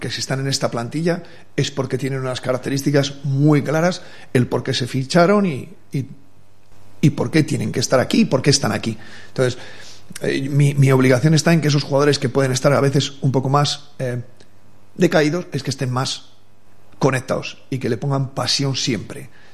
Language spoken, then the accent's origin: Spanish; Salas, Castile and León, Spain; si soy de Salas, hostia, de un pueblo de Castilla, y soy autodidacta en mi vida